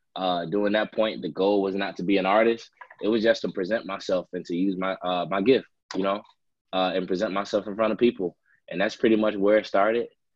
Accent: Chicago, Illinois, United States; I am from the west side of Chicago, born and raised in the Austin community. I grew up in church.

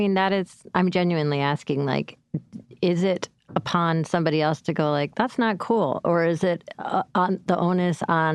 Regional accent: Syracuse, New York, United States; I wrote an op-ed for my hometown, Syracuse, New York.

